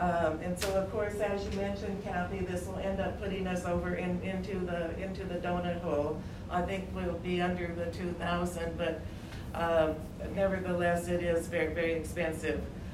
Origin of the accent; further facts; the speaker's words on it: Sammamish, Washington, United States; I do happen to live in Dr. Kim Schneider's area. I'm from Sammamish.